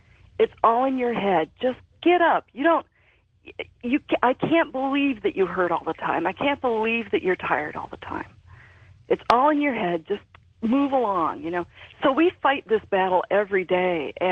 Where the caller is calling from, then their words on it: Oregon, United States; Hi, George. … I'm calling from Oregon.